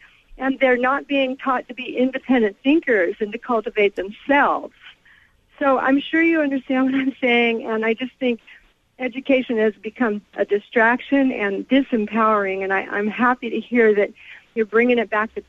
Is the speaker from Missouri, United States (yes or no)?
no; California, United States; now in Oregon, United States; I'm new to Oregon by 6 years now, and I came from California, from Silicon Valley.